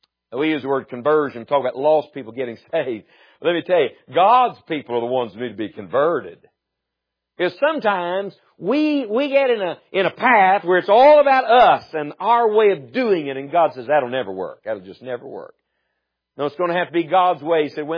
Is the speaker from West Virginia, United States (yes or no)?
yes; West Virginia, United States; I'm from West Virginia, and she's a Yankee from Michigan, and we met in Bible college.